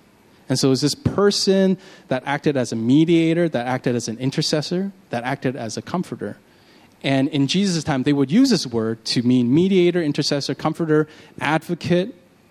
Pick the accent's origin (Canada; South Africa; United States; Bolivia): Canada; I grew up in Canada and we don't use weird British words like that.